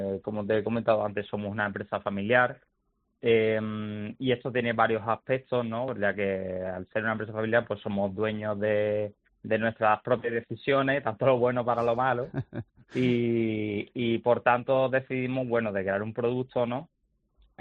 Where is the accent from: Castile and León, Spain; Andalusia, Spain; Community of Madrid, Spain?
Andalusia, Spain; Málaga; nosotros somos de aquí de Málaga, tenemos estos sabores